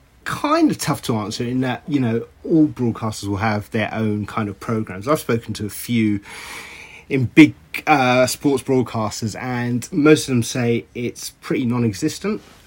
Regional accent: London, United Kingdom; I had predominantly white friends growing up, nearly exclusively white. I grew up in Maida Vale, St John's Wood, and you just went home and lived with it.

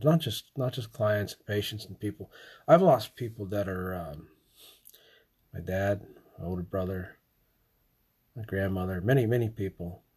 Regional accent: Somerset, Pennsylvania, United States; born there; it happened near my place where I was born in Somerset, Pennsylvania.

